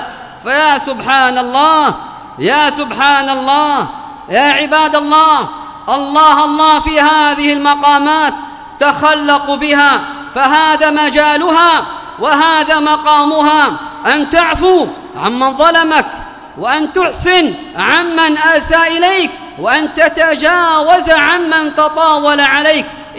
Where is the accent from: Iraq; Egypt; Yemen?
Yemen; بلادنا اليمن